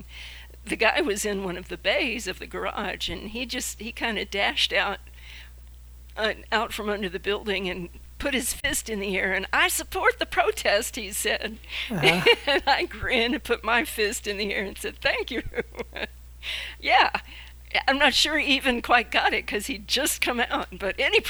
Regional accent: Macon, Georgia, United States; I'm originally a Georgia native. I was born in Macon, which we're not going to walk through, but it's not terribly far away.

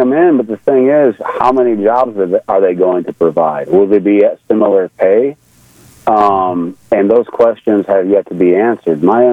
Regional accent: Flint, Michigan, United States; You see, I was born in Flint, Michigan. I spent most of my life in Flint, Michigan

